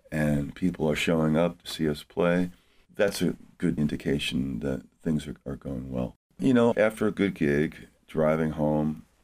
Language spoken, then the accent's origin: English; Malverne, New York, United States; also born or lived in Elmhurst, Queens; I was born in Queens, in Elmhurst, Queens. My father was a New York City detective.